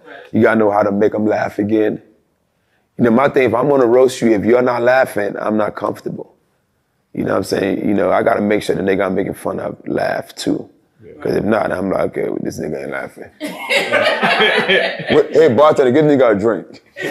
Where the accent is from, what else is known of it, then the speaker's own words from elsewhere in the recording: Philadelphia, Pennsylvania, United States; And I grew up in Southwest Philly, the hood of Philly.